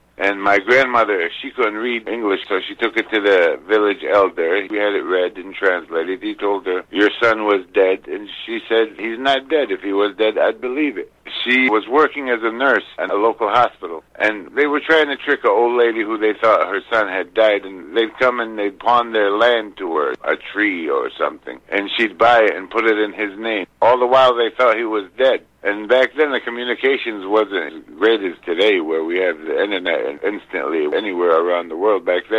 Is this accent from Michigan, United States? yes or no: yes; Dearborn, Michigan, United States; born there; I was born in Dearborn, Michigan.